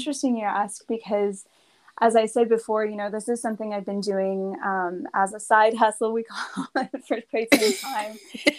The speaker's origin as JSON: {"language": "English", "town": "Windsor", "region": "Ontario", "country": "Canada", "tie": "born or raised there", "also_born_or_lived": "Toronto", "said": "And I grew up in South Windsor and I did the journey up the 401, like a lot of us did. And I lived in Toronto and then eventually made my way back and I live and work here"}